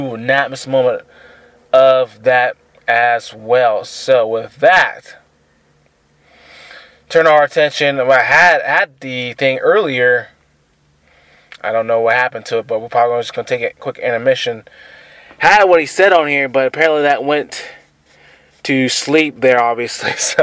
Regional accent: the South, United States; So I'm from the South, so I'm used to it.

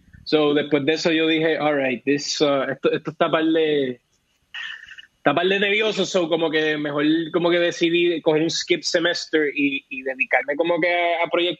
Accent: Puerto Rico; Pero básicamente ahora yo soy puertorriqueño

